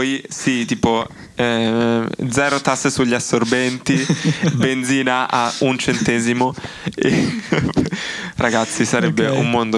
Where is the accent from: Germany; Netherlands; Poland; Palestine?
Poland; sono polacco, perciò mi è assolutamente vicino